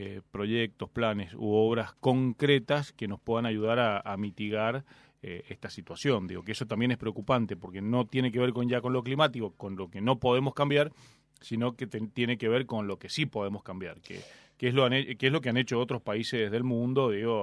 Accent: Mendoza, Argentina; como mendocinos

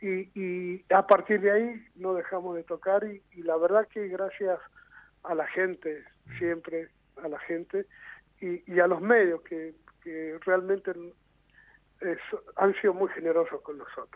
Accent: Mendoza, Argentina; Somos mendocinos

